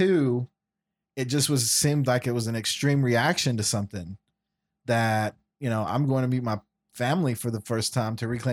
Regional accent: United States; This is my family and this is my culture and it's okay. And it's okay to be this. I'm an American too.

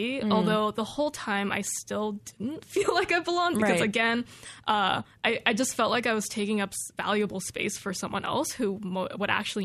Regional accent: California, United States; now in Corvallis, United States; Weirdly enough, when I was growing up in California, I thought it was a very diverse place.

